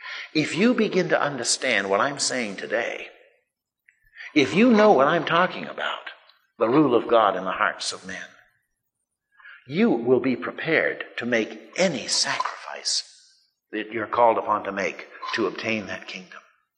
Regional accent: United States; I'm an American, and I suppose if I wanted to be a citizen of France, I'd have to be naturalized into that country.

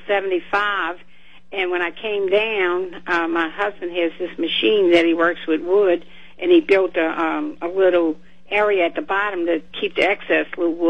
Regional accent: New Orleans, Louisiana, United States; I'm from New Orleans, Louisiana

